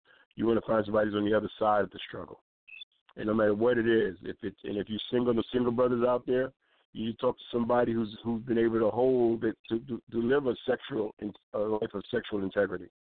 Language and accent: English; New York City, New York, United States; I'm just a guy. I'm from the Bronx.